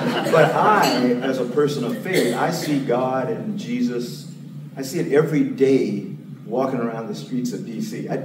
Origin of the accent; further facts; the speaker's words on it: the South, United States; it occurred to me that I grew up in the South